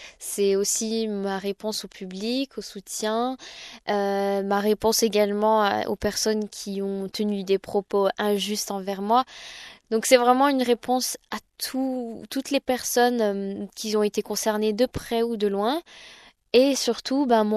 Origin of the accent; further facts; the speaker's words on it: Besançon, Bourgogne-Franche-Comté, France; Donc je suis rentrée chez moi à Besançon avec mes parents et ma famille